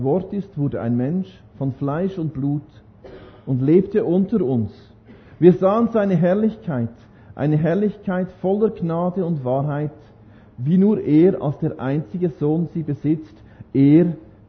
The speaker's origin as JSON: {"language": "German", "country": "Norway", "said": "bei mir daheim, in meiner Heimat in Norwegen, meiner früheren Heimat, wo ich immer noch ein bisschen Heimat bin"}